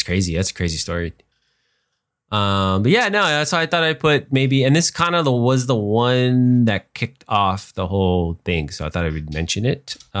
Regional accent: Texas, United States; we're from the Rio Grande Valley. There's not a lot of movie access, but we were able to, fortunate to where we had internet where we lived.

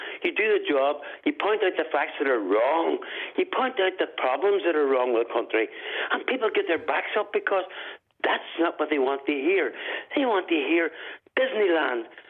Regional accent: Derry, Northern Ireland, United Kingdom; I'm from Derry. Don't kill me.

